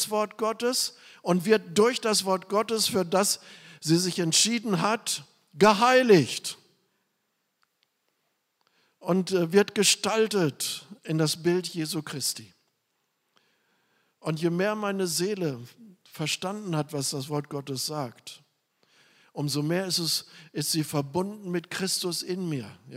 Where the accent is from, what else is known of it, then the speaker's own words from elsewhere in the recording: Germany; now in India; Und ich denke immer noch als Deutscher, obwohl ich schon in Indien bin, und bin nicht in Übereinstimmung mit dem indischen Denken.